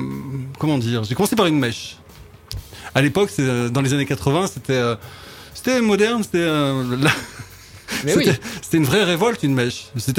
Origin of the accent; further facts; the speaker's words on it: Lyon, Auvergne-Rhône-Alpes, France; moi je suis de Lyon, donc à Lyon, dans les années 80, quand t'avais une mèche, t'étais décoloré